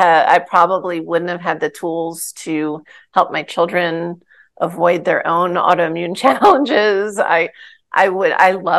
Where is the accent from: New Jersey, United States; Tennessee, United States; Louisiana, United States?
New Jersey, United States; I can't help, I'm from New Jersey, so I can't help it.